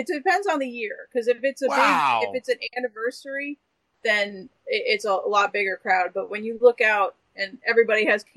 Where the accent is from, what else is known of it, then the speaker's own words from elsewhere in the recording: Connecticut, United States; No, I grew up in Connecticut, and our school, I was flipping through the records and there he was.